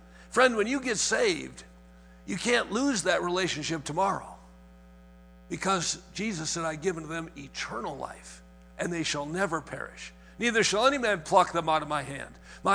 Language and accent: English; Wisconsin, United States; in Wisconsin where every night my dad opened the Bible and read the Word of God to us as a family, and we had family prayer.